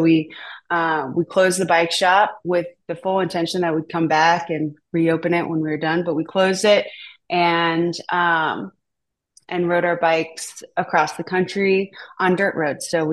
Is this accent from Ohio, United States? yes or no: yes; Ohio, United States; also born or lived in Southern California; just like growing up in Southwest Ohio, like I never really thought there was anything out there, you know, interesting for me to experience. I had spent early childhood in Southern California.